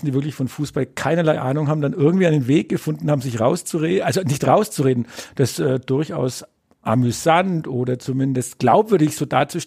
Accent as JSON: {"language": "German", "region": "Bavaria", "country": "Germany", "accent": "Franconian", "said": "meinen fränkischen Dialekt, das wird vielleicht nicht ganz so einfach sein"}